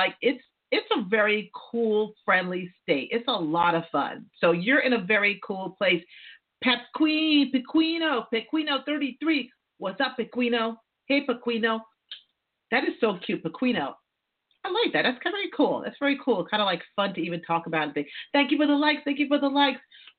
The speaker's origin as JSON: {"language": "English", "region": "New York", "country": "United States", "also_born_or_lived": "Miami / Atlanta", "said": "Yeah, totally a New Yorker. So I lived in New York, I lived in Miami, I lived in Atlanta."}